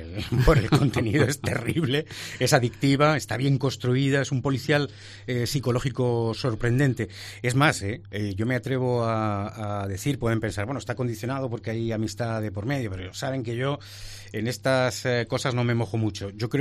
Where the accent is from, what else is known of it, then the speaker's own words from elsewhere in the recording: Alicante, Valencian Community, Spain; somos alicantinos de pro